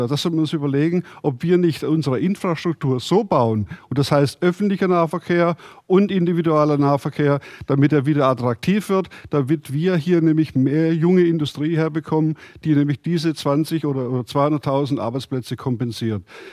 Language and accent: German; Remseck, Baden-Württemberg, Germany; ich komme aus Remseck